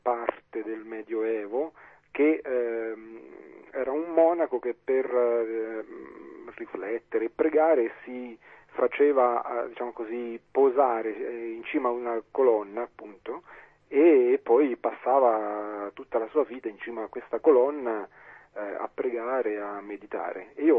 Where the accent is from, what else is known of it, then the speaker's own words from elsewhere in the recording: Macerata, Marche, Italy; in questo momento io sono nella mia città natale, anche se insomma vado spesso in giro, e in questo momento sono a Macerata.